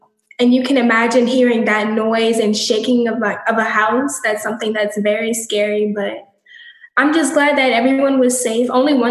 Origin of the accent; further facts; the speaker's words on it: New Orleans, Louisiana, United States; I'm from the great city of New Orleans, Louisiana.